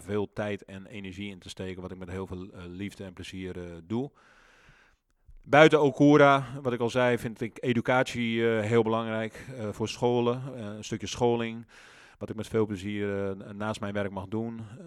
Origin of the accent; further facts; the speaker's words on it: Opperdoes, North Holland, Netherlands; ben nu 47 en ik wist eigenlijk al op mijn 10e jaar dat ik wilde gaan koken. Ja, groot geworden in Opperdoes.